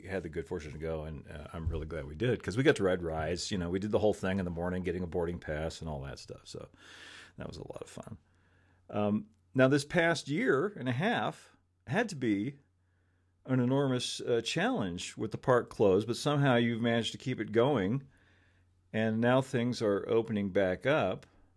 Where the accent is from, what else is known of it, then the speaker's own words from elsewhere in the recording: California, United States; I'm a huge Knott's Berry Farm fan also. I grew up in Orange County.